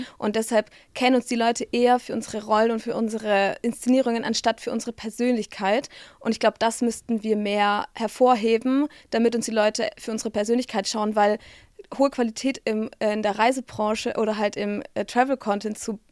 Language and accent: German; Baden-Württemberg, Germany; wir kommen ja aus dem Schwabenland